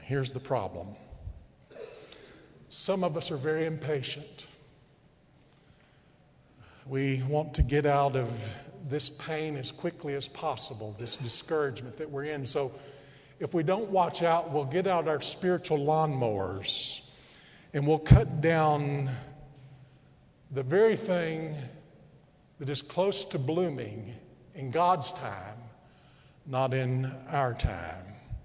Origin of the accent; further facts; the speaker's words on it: Texas, United States; because I grew up out in West Texas where Dr. Ramsey did.